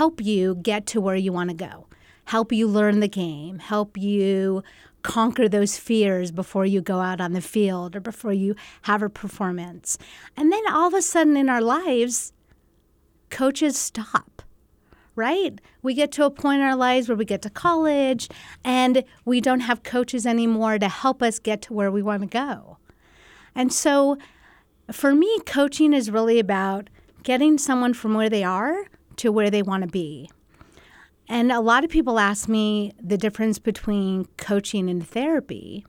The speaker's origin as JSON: {"language": "English", "town": "Phoenix", "region": "Arizona", "country": "United States", "tie": "born or raised there", "lives_now": "El Paso, United States", "said": "I've lived in El Paso for 25 years now. I grew up in Phoenix, so I'm definitely a desert rat"}